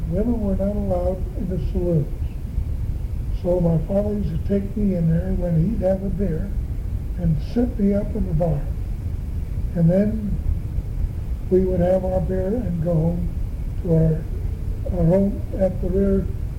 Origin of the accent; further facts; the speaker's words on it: El Cerrito, California, United States; also born or lived in Italy; I came to El Cerrito in 1912. My father came here in 1909. However, we came over, my mother and I came over from Italy in 1912. And we lived in El Cerrito many years.